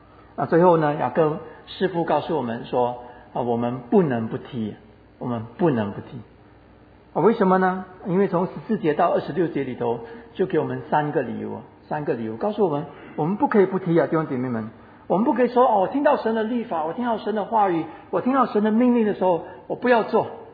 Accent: Singapore; 我们新加坡人不喜欢不太会不抵抗冷所以我们去美国的时候

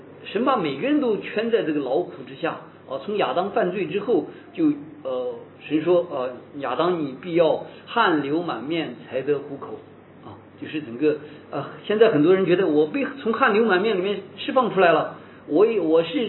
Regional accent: China; now in Singapore; 以前我是从中国来啊，

